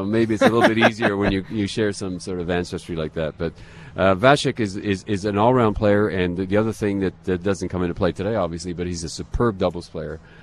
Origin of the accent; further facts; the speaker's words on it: Quebec, Canada; I mean, I'm originally from Quebec, and they really get behind players.